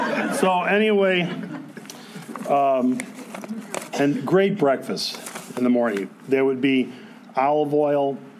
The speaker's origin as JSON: {"language": "English", "town": "Berwyn", "region": "Illinois", "country": "United States", "also_born_or_lived": "Cicero", "said": "I'm from the Twin Cities. And everybody will say, oh, you're from Minnesota? That's so nice. No, Berwyn and Cicero, okay?"}